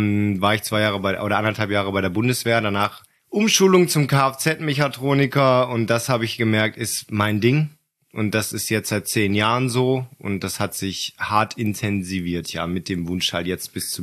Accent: Bavaria, Germany; ich komme aus dem Allgäu, das wissen ja noch viele von früher.

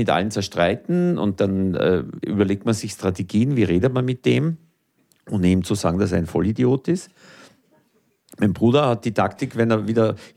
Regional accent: Lower Austria, Austria; Ich komme aus dem Donautal, da ist nur grün.

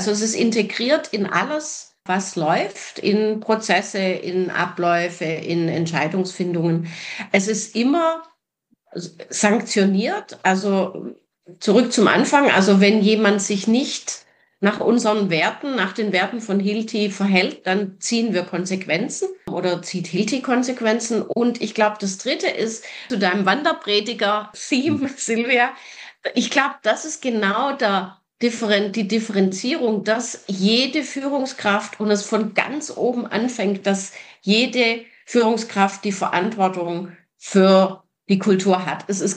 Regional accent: Sweden; Das ist nicht so bei uns in Schweden.

